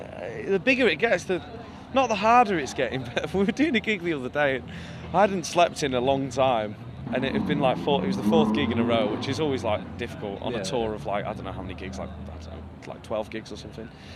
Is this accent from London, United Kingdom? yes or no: no; Manchester, North West England, United Kingdom; So obviously growing up in Manchester was absolutely amazing.